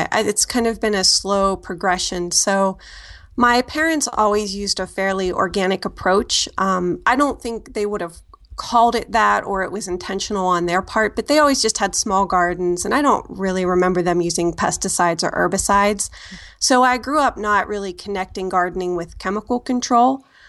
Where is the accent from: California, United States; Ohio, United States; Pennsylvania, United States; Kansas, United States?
Pennsylvania, United States; Pittsburgh; also born or lived in Las Vegas / Seattle; Yeah, I'm from the Pittsburgh area. And then I actually, for 10 or 15 years after college, I lived out, you know, in different places. I lived in Las Vegas for a while, and then I lived in Seattle